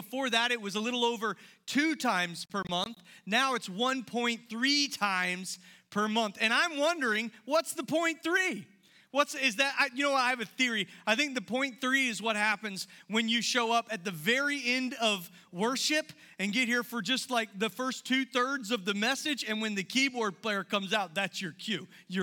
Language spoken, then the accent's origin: English; Summerville, South Carolina, United States; I grew up in Somerville